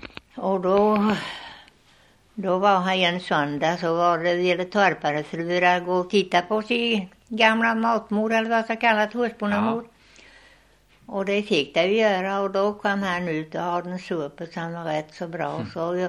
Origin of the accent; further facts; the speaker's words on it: Månsta, Sweden; born there; Och jag är född här ute i Månsta. Jag är född ut på Riket heter det kallat. Men jag tror det kallat Hallåsen i skrifterna.